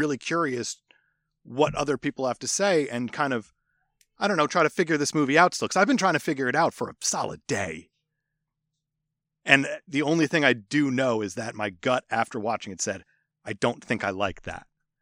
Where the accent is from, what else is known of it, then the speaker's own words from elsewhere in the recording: New Jersey, United States; I'm from Jersey. I just call everyone guys.